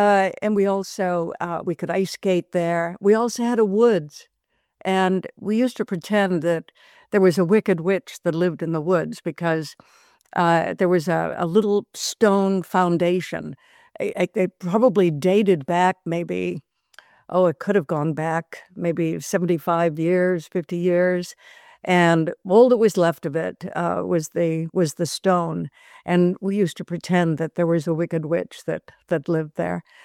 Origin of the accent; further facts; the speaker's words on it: Robbinsdale, Minnesota, United States; I'm really very pleased to be talking about Robbinsdale. I have such wonderful memories of it.